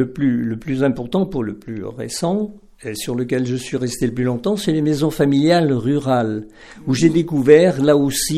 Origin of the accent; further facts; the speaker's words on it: Sainte-Blandine, Auvergne-Rhône-Alpes, France; Je suis originaire de Sainte-Blandine en Isère.